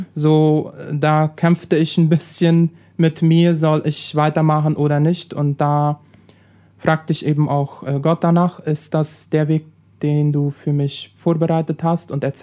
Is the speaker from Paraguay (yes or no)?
yes; Neuland, Boquerón, Paraguay; Ich komme aus der Kolonie Neuland, bin 31 Jahre alt.